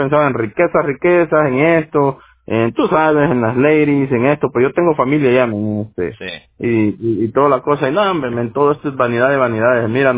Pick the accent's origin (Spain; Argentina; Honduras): Honduras; tenía un hermano mío que yo soy de Honduras, ¿verdad?